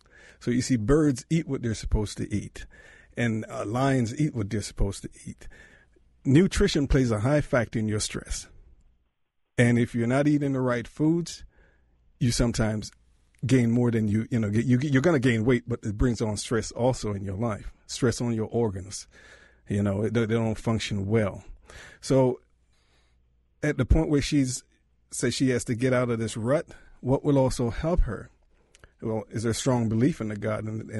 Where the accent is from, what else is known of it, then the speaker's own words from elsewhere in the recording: Jamaica; You know, I grew up in Jamaica, and coming up through high school and college